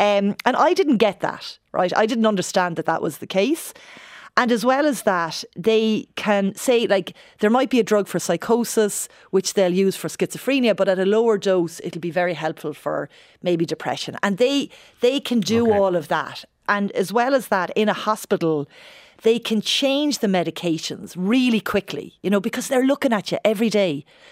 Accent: New Ross, Leinster, Ireland; like I grew up in New Ross

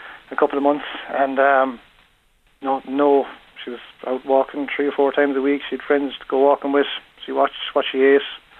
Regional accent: Munster, Ireland; I'm from West Limerick, and we ended up moving back here eventually.

